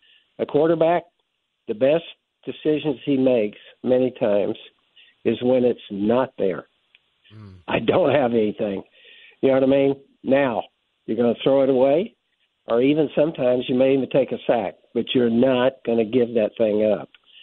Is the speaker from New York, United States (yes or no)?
no; North Carolina, United States; I grew up in North Carolina. The only football team we could get on TV was the Redskins.